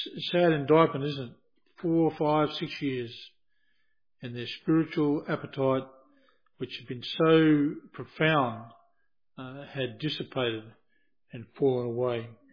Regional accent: Rockhampton, Queensland, Australia; I can remember when I was a boy growing up in Rockhampton

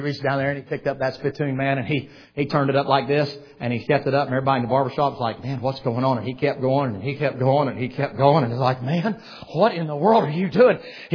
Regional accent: Tennessee, United States; You know, I came from Tennessee, so God help you, it's a tobacco country.

